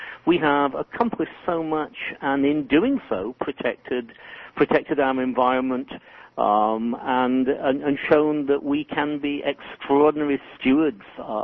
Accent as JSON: {"language": "English", "region": "England", "country": "United Kingdom", "tie": "born or raised there", "lives_now": "United States", "said": "As an American citizen, obviously not originally, I grew up in England, but I've been an American citizen very proudly for many years"}